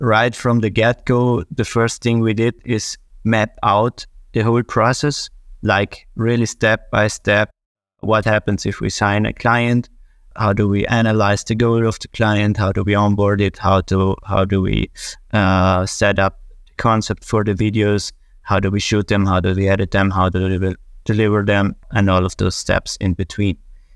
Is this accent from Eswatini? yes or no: no; northern Italy, Italy; first language German; English is a second language; I'm from Italy, actually a northern part of Italy. And we speak German where we live and not actually Italian. Italian is our second language.